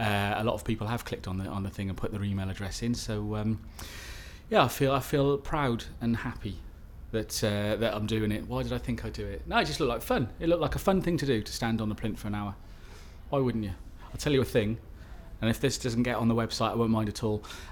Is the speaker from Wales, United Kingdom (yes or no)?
yes; Cardiff, Wales, United Kingdom; I'm 39, and I come from Cardiff.